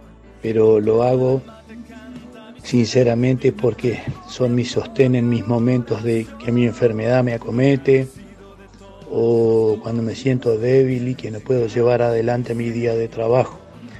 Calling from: Chajarí, Entre Ríos, Argentina; de Chajarí.

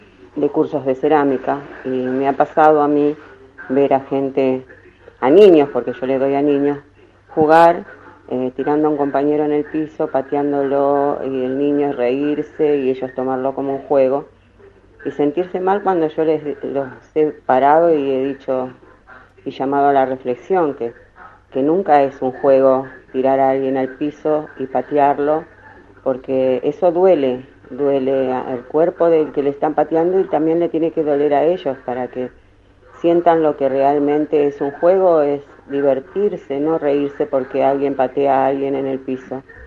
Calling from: Buenos Aires, Argentina; Yo soy docente, soy de Buenos Aires … soy profe de cursos de cerámica

